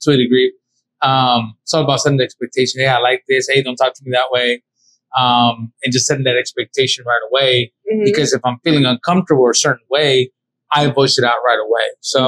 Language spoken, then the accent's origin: English; San Diego, California, United States; now in Dallas, United States; I'm from San Diego. No, I'm here in Dallas, obviously.